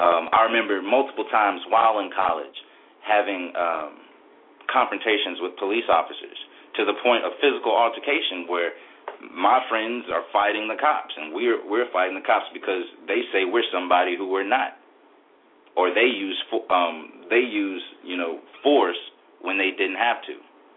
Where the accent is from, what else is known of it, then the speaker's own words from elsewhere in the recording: Memphis, Tennessee, United States; I'm Tammy's son. Just a little background on myself. I was born in Memphis, raised mostly in a military background, came back to Memphis in seventh grade, and there was a huge difference from what I saw.